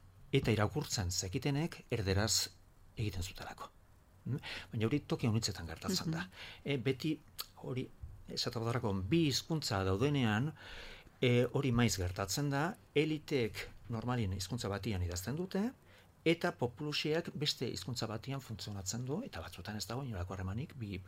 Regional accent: Pamplona, Navarre, Spain; also born or lived in Tudela / Barcelona; nik nire bizitzako lehen 8 urteak Bartzelonan eman nituen. Bai. Ni hola, Iruñera etorri nintzen 8-9 urte nituela.

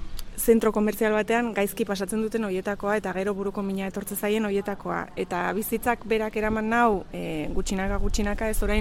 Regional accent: San Sebastián, Basque Country, Spain; also born or lived in Bayonne; now in Zizurkil, Spain; Baionan jaio nintzen, eta Donostian bizi izan naiz haurtzaro eta gaztaro guztian, eta orain Zizurkilen bizi naiz.

